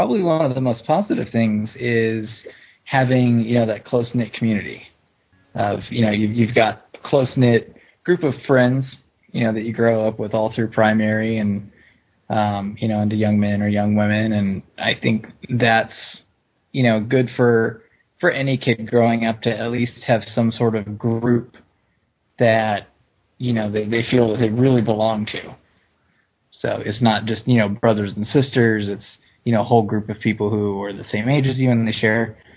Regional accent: Houston, Texas, United States; Houston, Texas.

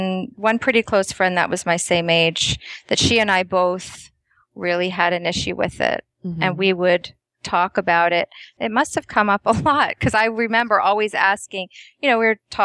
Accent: New Jersey, United States; But growing up in New Jersey, we had to drive pretty far, actually, to even watch General Conference.

